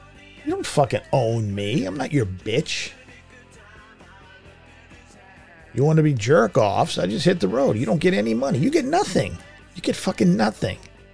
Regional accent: United States; Yes, I grew up here. Yes, I'm an American. Yes, I like it here, for the most part

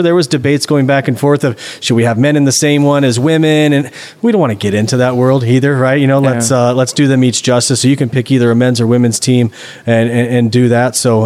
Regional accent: Nebraska, United States; Yeah, so I'm from Nebraska, played in high school, college

